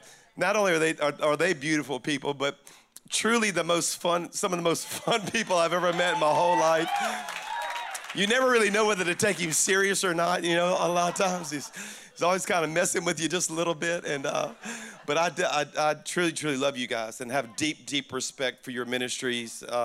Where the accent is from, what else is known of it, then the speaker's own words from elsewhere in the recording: Louisiana, United States; But I'm a Cajun from South Louisiana, and I tell you that to lower your expectations, all right?